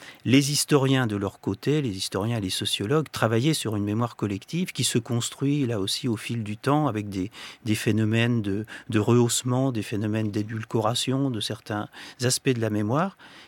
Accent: Caen, Normandy, France; Je suis de Caen, je suis normand

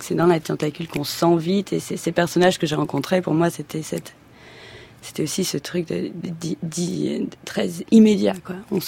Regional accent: Roubaix, Hauts-de-France, France; on est monté vers le nord parce que je suis de Roubaix, donc pour un peu aussi, moi, c'était un petit clin d'œil sur d'où je venais.

